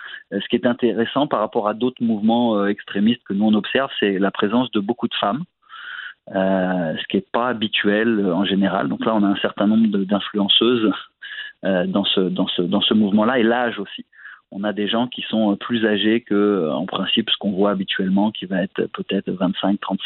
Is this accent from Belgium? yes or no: no; France; now in Canada; En plus, je suis français d'origine, alors je me chicane deux fois plus.